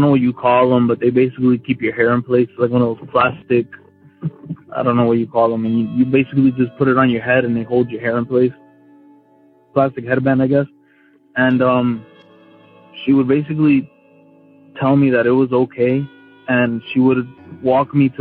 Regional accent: California, United States; I'm from California

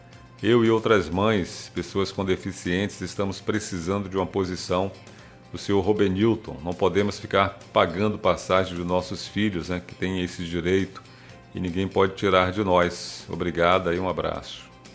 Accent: Sambaituba, Bahia, Brazil; Boa tarde, sou de Sambaituba.

